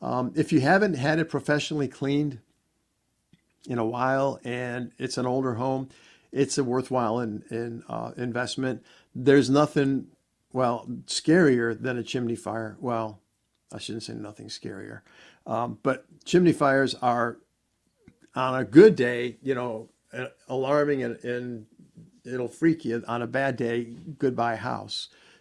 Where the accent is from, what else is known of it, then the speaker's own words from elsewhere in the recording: Chicago, Illinois, United States; We're growing up in Chicago.